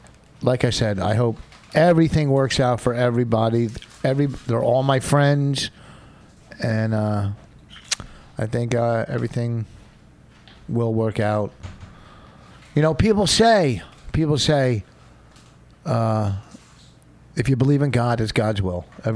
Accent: Brooklyn, New York, United States; Well, because I'm from Brooklyn. And, you know, my mother used to say, hey, stir the pot, whatever.

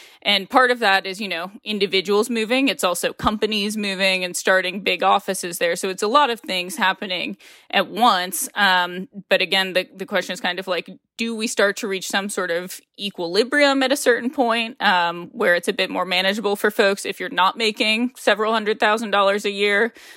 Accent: Ohio, United States; I'm from Ohio. If a politician said that, their career would be over in effect

